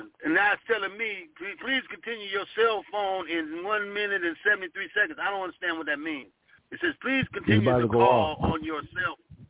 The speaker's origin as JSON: {"language": "English", "region": "Ohio", "country": "United States", "lives_now": "Sacramento, United States", "said": "However, I learned that I got warmer because I'm from Ohio. And I've been living in Sacramento for 14 years or so, 13, 14 years."}